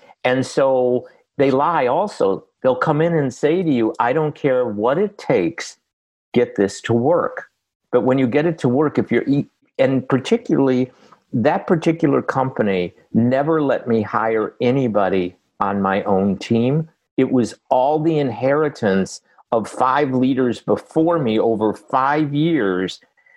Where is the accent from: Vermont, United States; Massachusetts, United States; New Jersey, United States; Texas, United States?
Massachusetts, United States; Boston; So I'm a Boston Patriot fan because I'm from Boston